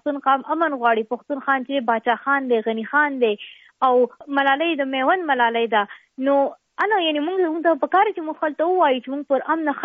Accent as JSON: {"language": "Pashto", "region": "Khyber Pakhtunkhwa", "country": "Pakistan", "said": "زه په دې خبره باندې فخر کوم چې زه د سوات نه یم"}